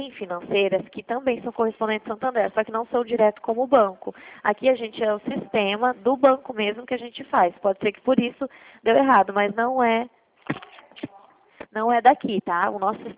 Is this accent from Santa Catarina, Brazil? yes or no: no; Dracena, São Paulo, Brazil